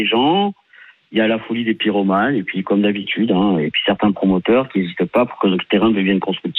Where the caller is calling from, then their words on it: Montpellier, Occitanie, France; Enfin, Montpellier, on voit un petit panache de fumée